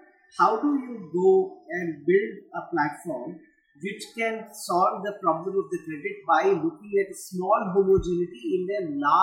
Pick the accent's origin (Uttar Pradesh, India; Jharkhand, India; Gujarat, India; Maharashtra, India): Uttar Pradesh, India; Varanasi; moved away as an adult; now in Delhi, India; I'm born in Banarasi, born and brought up in Banaras. I spent my first 10 years of career near to my hometown. I was a single child of my parents.